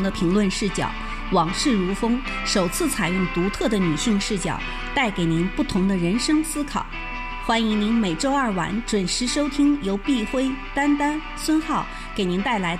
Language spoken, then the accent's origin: Chinese; Guangdong, China; 我们广东人就比较熟悉香港 TVB， 就是无线电视台的一些艺员吧